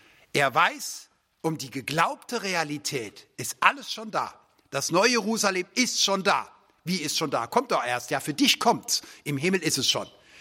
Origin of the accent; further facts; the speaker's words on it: Rhineland, Germany; Ich selbst bin Rheinländer, nicht?